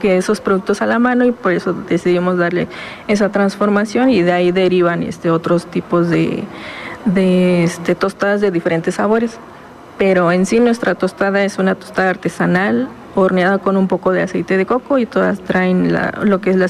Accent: Mexico

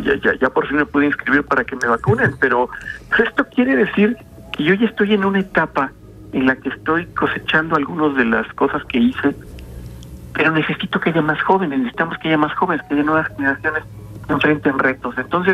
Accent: Mexico City, Mexico; born there; now in Morelos, Mexico; Yo nací en la Ciudad de México y por muchas razones me vine a Morelos

